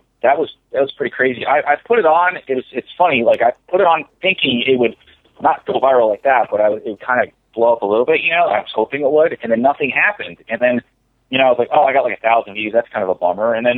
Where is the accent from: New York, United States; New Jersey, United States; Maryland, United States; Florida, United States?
Florida, United States; Yeah, well, I was from Florida, and I didn't think that like would be as bad as it was.